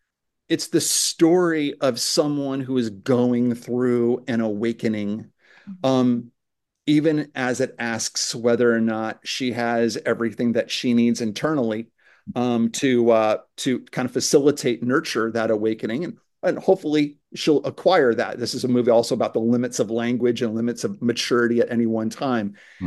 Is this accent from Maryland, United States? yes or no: no; Seattle, Washington, United States; So I grew up in Seattle, Washington, and my father was a is or was he's still with us.